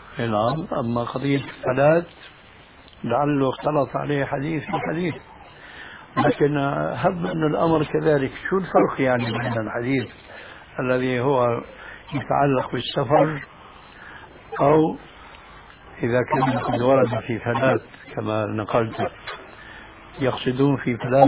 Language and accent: Arabic; Damascus, Damascus Governorate, Syria; moved away